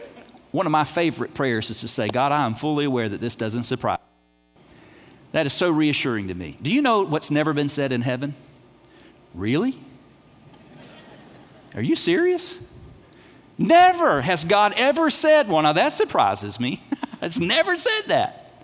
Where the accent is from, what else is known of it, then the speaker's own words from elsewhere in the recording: United States; I fight off guilt for doing nothing because I'm American and I might be a little type